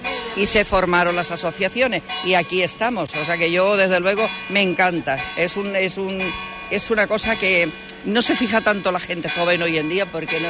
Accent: Castilla-La Mancha, Spain; now in Palos de la Frontera, Spain; yo realmente más bien soy de la Mancha. Llevo 43 años aquí en Palos de la Frontera. Y bueno, de mi gente, mis antepasados sí dedicaban al bolillo. Un hermano de mi abuela, que eran de Almagro.

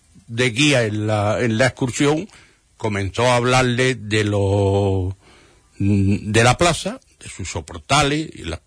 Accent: Andalusia, Spain; se lo digo porque es que ese señor nació en mi tierra, en Huelva

